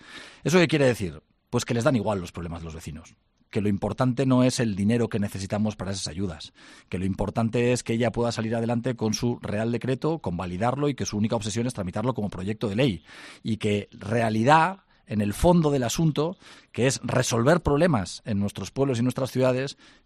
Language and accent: Spanish; Zaragoza, Aragon, Spain; Que los de Zaragoza no somos españoles.